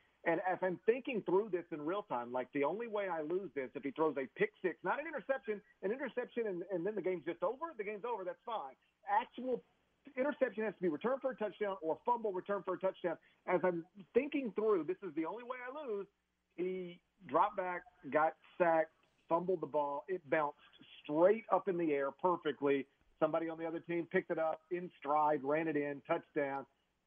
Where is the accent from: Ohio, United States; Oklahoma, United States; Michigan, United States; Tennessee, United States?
Tennessee, United States; Memphis; I just remember the name Dave Brown because in my hometown of Memphis, there's a meteorologist named Dave Brown.